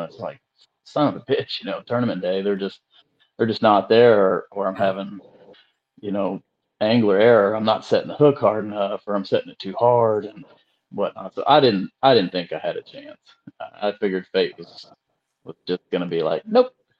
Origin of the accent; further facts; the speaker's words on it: Okeechobee, Florida, United States; I grew up on Okeechobee, on the south end at Slim's Fish Camp